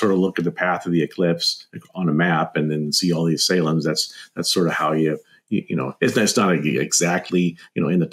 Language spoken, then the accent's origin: English; Oregon, United States; 2017, you know, I grew up in Oregon.